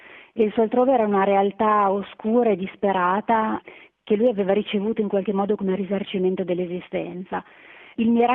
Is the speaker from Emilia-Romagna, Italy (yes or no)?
yes; Parma, Emilia-Romagna, Italy; il paesaggio della Bassa Padana è un paesaggio che mi appartiene perché sono di Parma, parte della mia famiglia viene da lì, ed è un paesaggio che mi è particolarmente caro